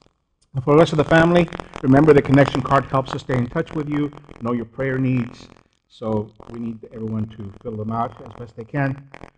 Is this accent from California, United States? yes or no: no; Texas, United States; I grew up in South Texas, and I remember having a friend that had moved down from one of the northern states